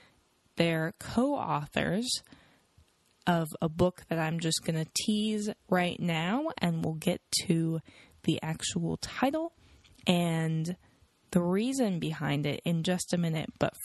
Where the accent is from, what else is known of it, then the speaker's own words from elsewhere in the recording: Seattle, Washington, United States; as in I'm from Seattle, got excited about the Kraken